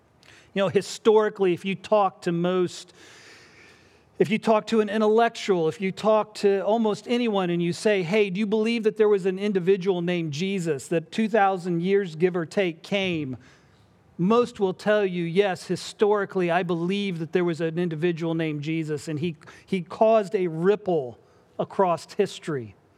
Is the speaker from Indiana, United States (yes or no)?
yes; Indiana, United States; I grew up in Indiana, way far away in the Midwest.